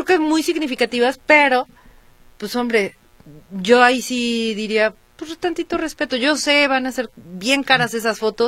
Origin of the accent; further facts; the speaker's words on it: Guadalajara, Jalisco, Mexico; cosas que realmente nos identifican a nosotros como tapatíos y que nos sintamos orgullosos